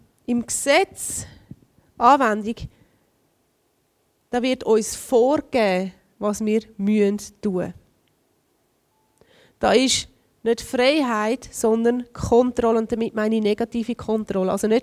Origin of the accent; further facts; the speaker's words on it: Switzerland; Und wir sind sehr freiheitsliebend als Schweizer